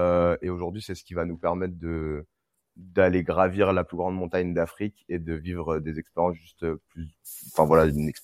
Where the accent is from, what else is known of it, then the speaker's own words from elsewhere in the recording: Reims, Grand Est, France; now in Paris, France; Je viens de Reims et je voyage depuis pas mal d'années, hein, depuis pas loin de 10 ans.